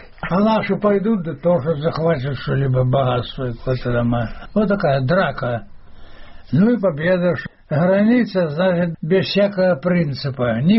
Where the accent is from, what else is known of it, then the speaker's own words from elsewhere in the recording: Trostenets, Minsk Region, Belarus; И мы, белорусы, тростинцы, хотим искупаться в жаркий день.